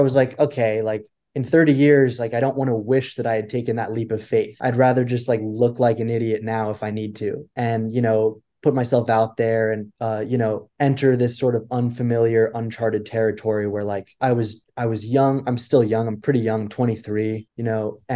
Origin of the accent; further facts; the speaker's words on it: New York City, New York, United States; born and raised in New York City, and I just moved back after 7 years of being elsewhere.